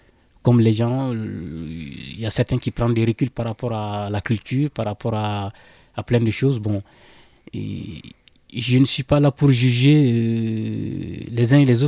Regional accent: Mali; moved away; je suis né au Mali, j'ai grandi là-bas, j'ai des amis, j'ai plein de connaissances. Le pays me manque toujours

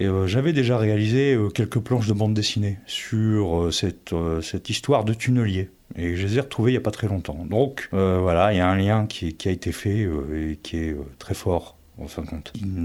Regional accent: Auchel, Hauts-de-France, France; Je suis né dans le Pas-de-Calais, à Auchel

